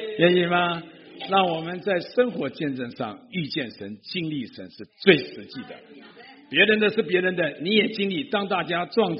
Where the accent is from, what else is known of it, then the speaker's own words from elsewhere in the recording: Xiamen, Fujian, China; 我的老家福建厦门啊，我母亲是鼓浪屿的。